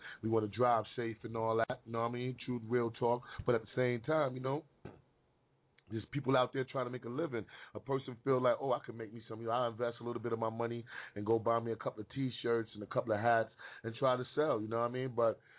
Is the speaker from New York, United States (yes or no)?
yes; East Harlem, New York, United States; I grew up in East Harlem. This has been a part of us in my neighborhood on 110th Street, being on 110th Street in Lexington.